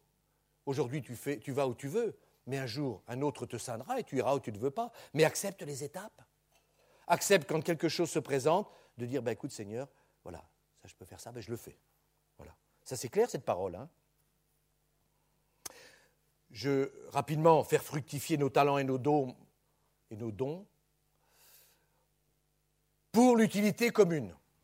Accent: Brittany, France; Moi, je suis breton, les bretons, et machin.

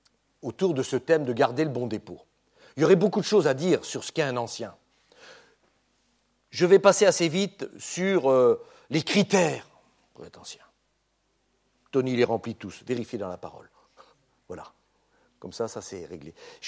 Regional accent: Centre-Val de Loire, France; moi, je viens de la Beauce, alors, quand on passe en avion, on voit encore les traces.

